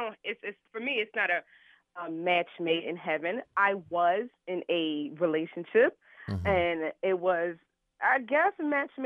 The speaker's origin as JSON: {"language": "English", "town": "Philadelphia", "region": "Pennsylvania", "country": "United States"}